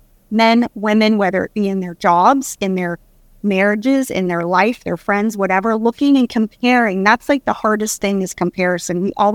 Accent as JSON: {"language": "English", "town": "Hollywood", "region": "California", "country": "United States", "tie": "born or raised there", "said": "Like my childhood growing up in Hollywood"}